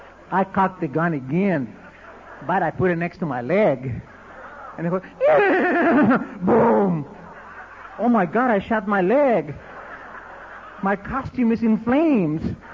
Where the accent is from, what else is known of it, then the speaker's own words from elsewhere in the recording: Argentina; I'm a gaucho from Argentina. I was born on a horse, senor, you know.